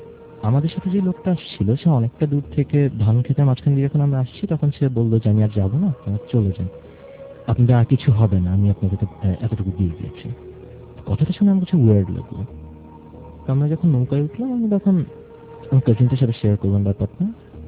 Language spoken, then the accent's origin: Bangla; Dhaka, Dhaka Division, Bangladesh; আমি মহাকালী থেকে এসেছি, আমি স্টুডেন্ট।